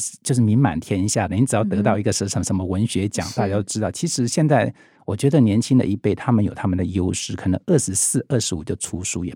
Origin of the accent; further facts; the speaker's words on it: Taiwan; first language Hakka; Chinese is a second language; 虽然我自己的母语是一个客语，那我在家也有时候会听 台语或闽南语，因为 我的阿公阿妈也会讲这个，而且讲的蛮溜的